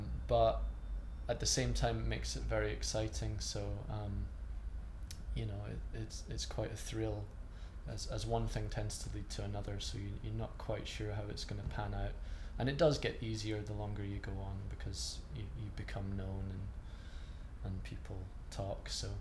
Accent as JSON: {"language": "English", "region": "Scotland", "country": "United Kingdom", "tie": "born or raised there", "said": "I'm 29 years old, almost 30, and I'm from Edinburgh. I grew up in the Highlands and based myself in Edinburgh and work between Edinburgh and London."}